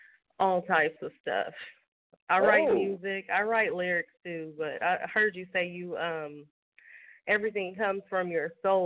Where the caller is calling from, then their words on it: Tulsa, Oklahoma, United States; I'm calling from Tulsa, Oklahoma.